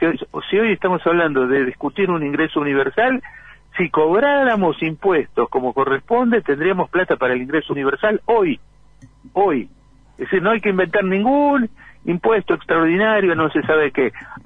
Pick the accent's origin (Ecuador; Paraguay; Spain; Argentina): Argentina; yo, como patriota argentino, estoy a favor de la solvencia fiscal.